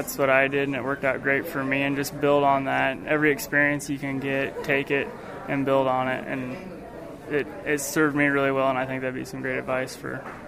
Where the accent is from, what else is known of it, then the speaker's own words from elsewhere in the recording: Washington, Kansas, United States; I'm from the Washington County FFA chapter in Washington, Kansas.